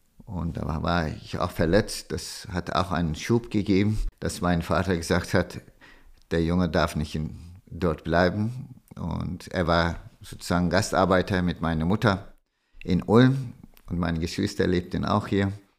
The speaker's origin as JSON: {"language": "German", "region": "Istanbul", "country": "Turkey", "tie": "born or raised there", "moved": "as an adult", "lives_now": "Frankfurt, Germany", "said": "Ich bin ja in der Türkei geboren, beziehungsweise in Istanbul aufgewachsen und bin ich mit 22, 1978 nach Frankfurt gekommen."}